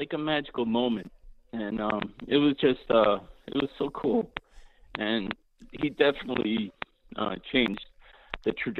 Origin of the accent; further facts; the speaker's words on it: Scranton, Pennsylvania, United States; I'm from Scranton, and I remember that day, the Immaculate Reception, very vividly.